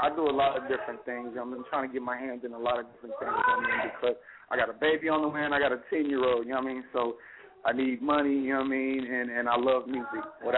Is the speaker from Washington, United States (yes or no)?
no; Kansas City, Missouri, United States; now in Philadelphia, United States; I'm from Kansas City, Missouri, but right now I'm living in Philadelphia, PA.